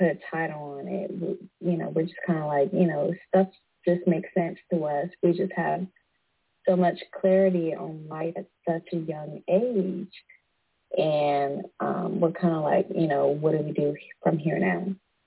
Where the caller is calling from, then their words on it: Virginia, United States; I'm calling from Virginia, United States.